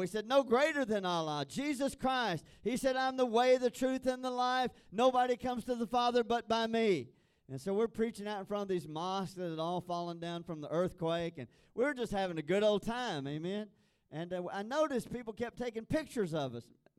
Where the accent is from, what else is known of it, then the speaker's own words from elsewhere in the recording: Texas, United States; And so I said, being a Texan, "I'm not going.